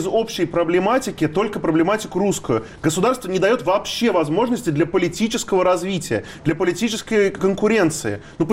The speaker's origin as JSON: {"language": "Russian", "country": "Russia", "tie": "born or raised there", "said": "я себя ощущаю русским человеком. Я вырос в России, я говорю на русском языке, я изучаю русскую культуру, я очень близок с множеством русских там, традиций и так далее."}